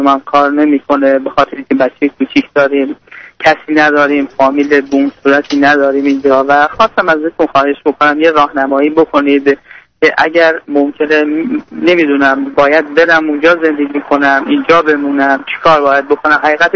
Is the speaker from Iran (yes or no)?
yes; Iran; moved away as an adult; now in United States; من با خانومم 7 سال پیش از ایران به طریق رفیوجی مهاجرت کردیم به آمریکا. تقریبا 5-6 ماه اتریش بودیم، بعد اومدیم آمریکا.